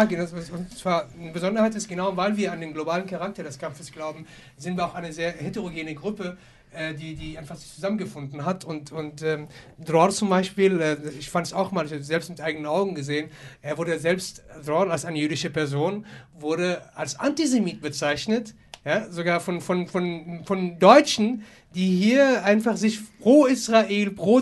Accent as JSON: {"language": "German", "country": "Palestine", "said": "ich persönlich als Palästinenser"}